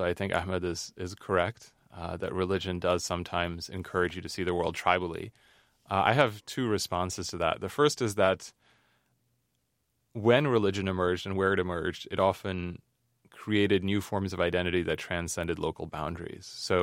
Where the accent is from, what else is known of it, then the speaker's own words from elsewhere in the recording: United States; because as an American